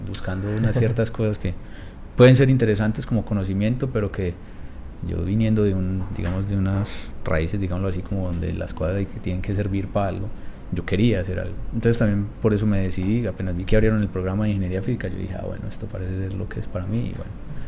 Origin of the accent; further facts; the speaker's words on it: Marinilla, Antioquia, Colombia; yo soy de Marinilla, es decir, entonces por allí